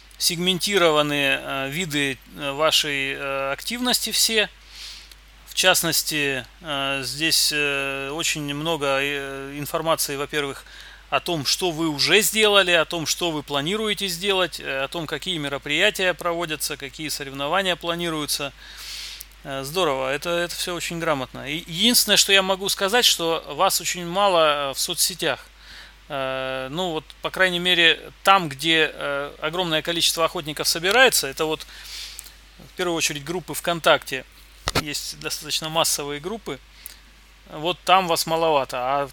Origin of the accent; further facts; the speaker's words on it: Sevastopol, Crimea, Ukraine; Я сам из Севастополя, поэтому знаю.